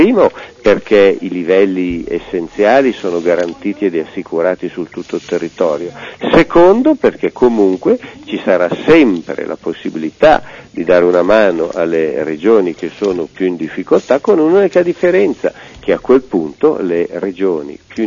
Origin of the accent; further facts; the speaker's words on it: Varese, Lombardy, Italy; Non sono ex, sono di Varese.